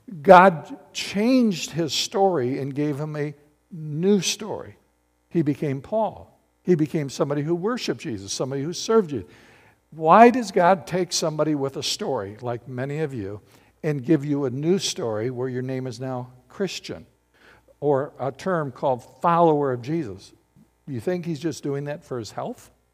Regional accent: Battle Creek, Michigan, United States; I grew up in Battle Creek. I grew up in a split home, just a mom and three kids

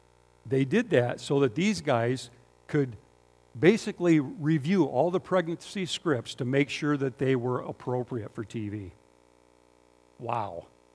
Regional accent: Hastings, United States; I remember growing up in Hastings, we had a drive-in theater, and they used to play Walt Disney movies and everything, right?

